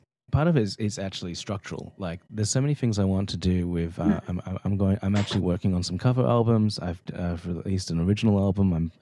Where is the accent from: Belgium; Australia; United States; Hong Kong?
Australia; And then all the way down near the bottom of about 7-9% is Australia, despite me being Australian.